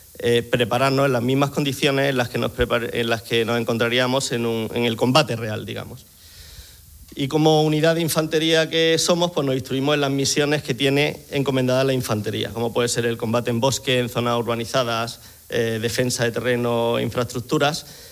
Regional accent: Córdoba, Andalusia, Spain; now in Asturias, Spain; cuando llegué el 6 de septiembre del año pasado a Asturias, yo soy de Córdoba, como se puede ver, no tengo mucho acento asturiano

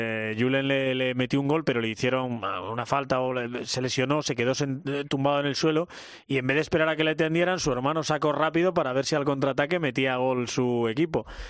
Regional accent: Cantabria, Spain; los que somos de eso, de País Vasco, Cantabria, como es mi caso

